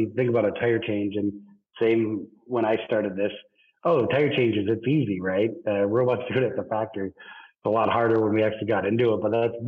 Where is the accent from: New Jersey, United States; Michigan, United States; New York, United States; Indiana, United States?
Michigan, United States; moved away as an adult; So my background, so I'm originally from Michigan, but then moved out of Michigan to the Bay Area in 2009 timeframe.